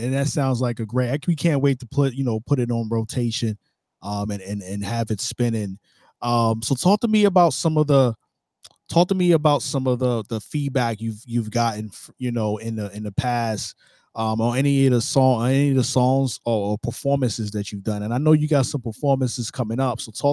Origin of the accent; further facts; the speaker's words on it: Brooklyn, New York, United States; I'm from Flatbush, Brooklyn. That's originally where I was, you know, born and raised.